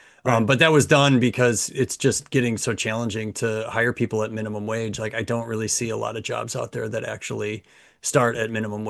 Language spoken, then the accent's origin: English; Perinton, New York, United States; I didn't grow up in the Village of Fair, but I like never was like I'm from Parrington. Like I was always like, I wasn't from Fairport.